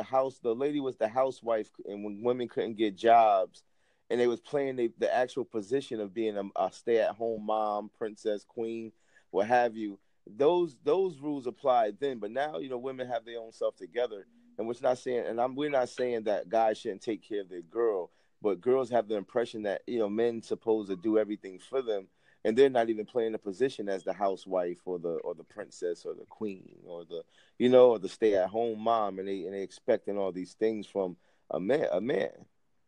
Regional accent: Connecticut, United States; I'm from well, I'm from … I'm from Connecticut, Clean North

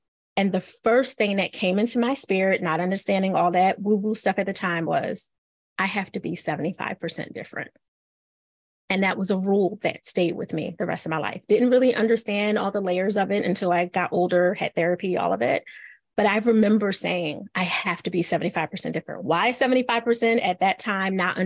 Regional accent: Philadelphia, Pennsylvania, United States; I'm from Philly, right?

